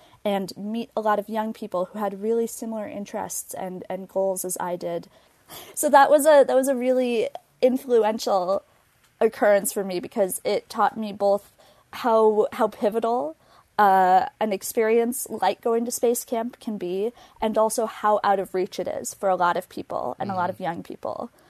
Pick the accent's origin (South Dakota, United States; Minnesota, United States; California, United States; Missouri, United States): Minnesota, United States; Minneapolis–Saint Paul; so I grew up in the Twin Cities and was in public school my entire life